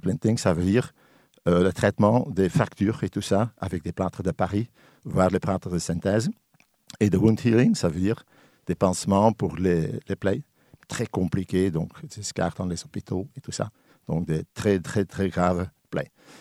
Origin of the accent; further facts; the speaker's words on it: Belgium; French is a second language; moved away as an adult; now in France; Donc, mais en Belgique, en principe, on est bilingue, on apprend déjà le français à partir de 8 ans. J'ai appris le français d'ailleurs, ici en France, à mes 50 ans quand je suis arrivé en France, à peu près.